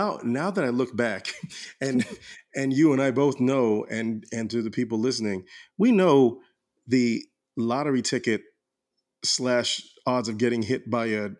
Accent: Orlando, Florida, United States; growing up in Orlando in the late 80s, early 90s

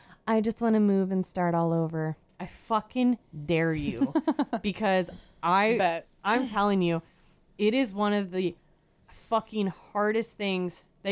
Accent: Fargo, North Dakota, United States; I'm from Fargo, North Dakota. So I'm from the biggest city that North Dakota has to offer

